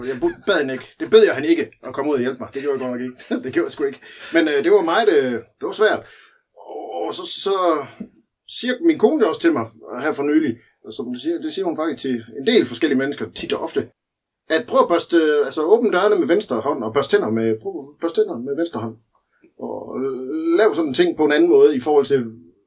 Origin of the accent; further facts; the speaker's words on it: Skive, Central Denmark Region, Denmark; jeg er oppe fra Skive